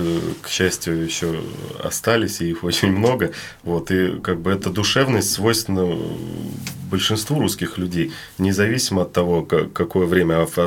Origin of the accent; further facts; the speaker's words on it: Nizhny Novgorod Oblast, Russia; я вырос на Волге, как бы, то да, есть здесь, в тут Нижнем